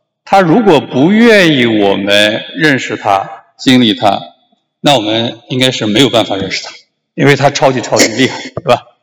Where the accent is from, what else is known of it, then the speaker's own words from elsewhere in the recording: Anhui, China; 那我是最近是在山东大学的齐鲁伊学院工作。那我是安徽人，我太太是这个上海人，我们都不是山东人。